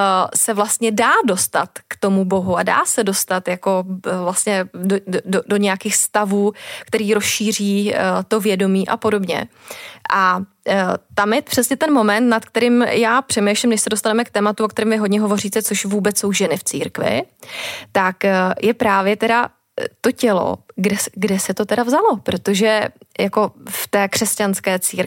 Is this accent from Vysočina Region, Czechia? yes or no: no; Příbram, Central Bohemian Region, Czechia; já jsem vyrůstala v Příbrami pod Svatou horou, bydla jsem vlastně pod ní, chodila jsem dokonce na gymnázium pod Svatou horou